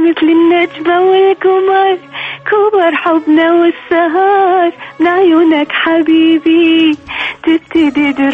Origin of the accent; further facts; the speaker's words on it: Iraq; now in Toronto, Canada; الموجودة عندنا هنا بتورنتو اسمه داني دي، اتصلت بي، تركت له إيميل، كتبت لأنه أنا مغنية عراقية